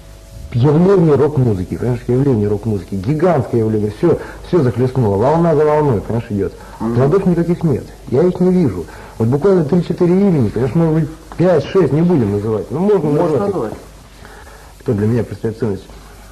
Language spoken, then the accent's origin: Russian; Cherepovets, Vologda Oblast, Russia; Я сам из Череповца.